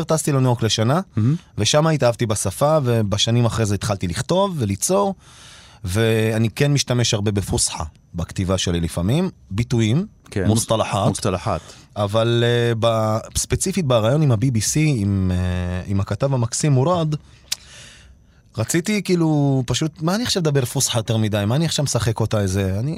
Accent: Ramla, Central District, Israel; now in Tel Aviv, Israel; אבל אני רמלאי, אני רמלאוי, אני... למרות שעכשיו אני חצי תל אביבי כזה.

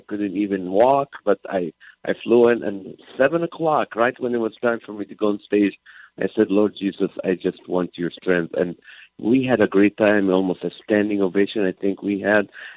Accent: California, United States; I'm from California. Anything under 50 is evacuation weather for us.

